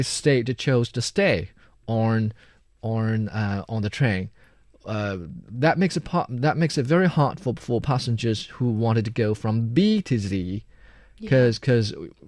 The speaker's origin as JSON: {"language": "English", "region": "Jiangxi", "country": "China", "tie": "born or raised there", "lives_now": "Beijing, China", "said": "I had a little struggle getting the ticket back from my hometown in Jiangxi province to Beijing."}